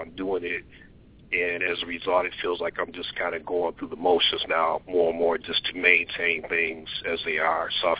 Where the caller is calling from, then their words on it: Detroit, Michigan, United States; I'm calling from Detroit, Michigan.